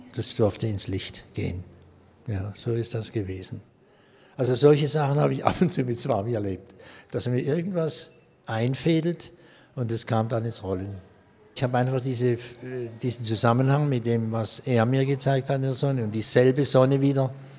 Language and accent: German; Baden-Württemberg, Germany; Ich stamme aus dem Südbadischen, nahe bei Basel.